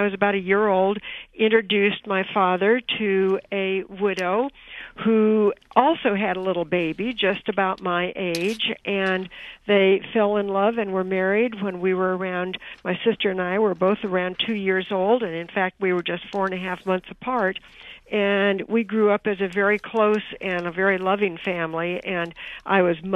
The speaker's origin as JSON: {"language": "English", "town": "Carmel", "region": "California", "country": "United States", "tie": "born or raised there", "said": "But we were country kids and had a wonderful life growing up in Carmel."}